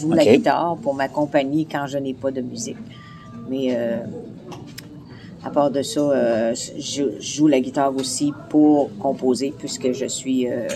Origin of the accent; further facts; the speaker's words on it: Ontario, Canada; first language French; moi, je suis franco-ontarienne, bien sûr. Alors, oui. Le français, c'est ma langue première. C'est un petit village qui se situe entre Ottawa et Montréal, à une heure d'Ottawa et à une heure de Montréal.